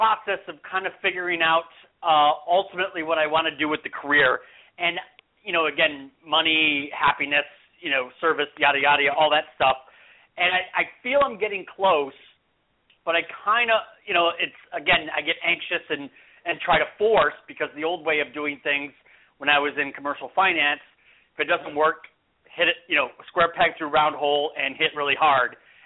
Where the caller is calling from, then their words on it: California, United States; I'm calling from California.